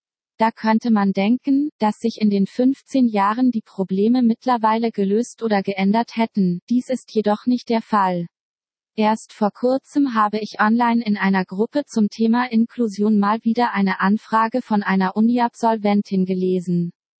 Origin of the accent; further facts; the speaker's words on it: Germany; born there; moved away; Ich hätte ja genug Nachteile als Ausländerin. Ich bin gebürtige Deutsche